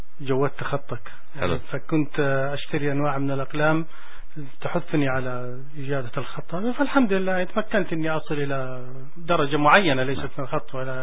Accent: Saudi Arabia; now in Canada; جيت من السعودية.

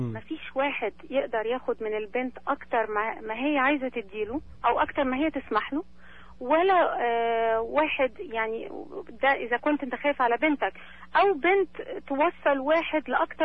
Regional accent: Egypt; انا مصريه واتولدت وعشت في مصر وانا هربي بنتي بالطريقه دي

